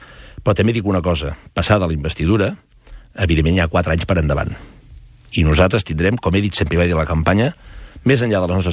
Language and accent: Catalan; Catalonia, Spain; com a català i catalanista